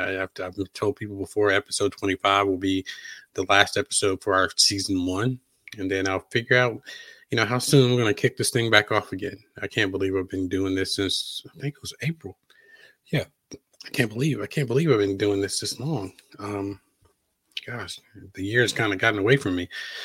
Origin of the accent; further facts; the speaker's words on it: Virginia, United States; I grew up in Southern Virginia. My home county borders North Carolina.